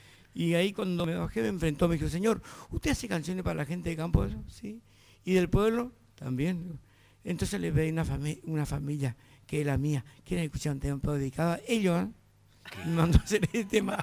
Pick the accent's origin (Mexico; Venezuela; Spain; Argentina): Argentina; Corrientes; le dije, somos de Corrientes, Argentina. ¿De dónde? De Corrientes.